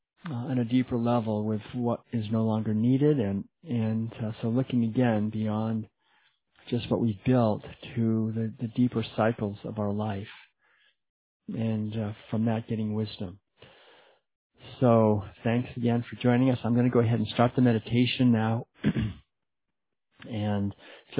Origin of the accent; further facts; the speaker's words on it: New England, United States; I didn't realize that growing up in New England.